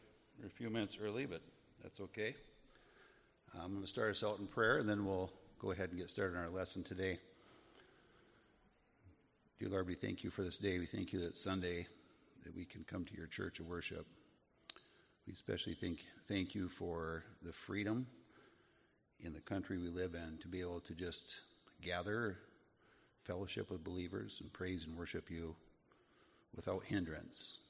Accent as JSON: {"language": "English", "town": "Ladysmith", "region": "Wisconsin", "country": "United States", "tie": "born there", "said": "I was born in March 27th, 1966. I was actually born in a hospital in Ladysmith, Wisconsin."}